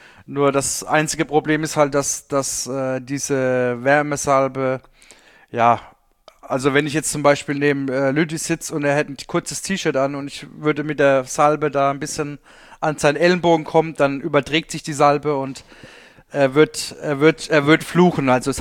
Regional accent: Heidelberg, Baden-Württemberg, Germany; Mein Zuhause, ja, also ist schon Heidelberg mein Zuhause. Wir haben dort auch noch ein Haus

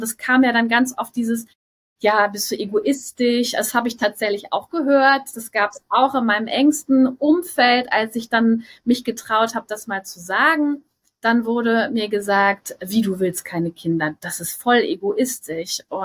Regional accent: Rhineland-Palatinate, Germany; wo ich aufgewachsen bin, in der, also Eifel, Mosel

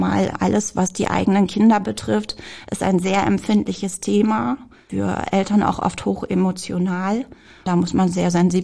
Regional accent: Sande, Lower Saxony, Germany; ich komme ursprünglich aus Sande, Landkreis Friesland, und bin eigentlich über meinen Mann in den Landkreis Vechta gezogen und arbeite jetzt sehr gerne hier im Landkreis Cloppenburg.

